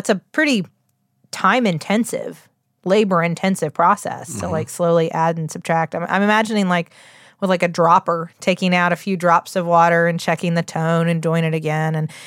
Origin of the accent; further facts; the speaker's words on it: West Virginia, United States; accent: West Virginia; All what? I can do is try to soften my West Virginia, and then it comes back. It comes roaring right back.